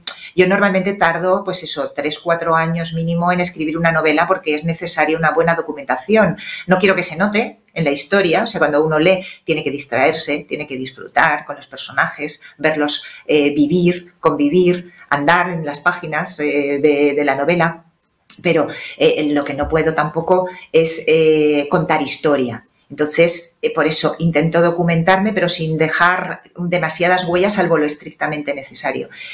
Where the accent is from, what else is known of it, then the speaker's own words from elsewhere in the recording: Banyeres de Mariola, Valencian Community, Spain; Yo soy de Bañeres de Mariola, pues Bocairente está al lado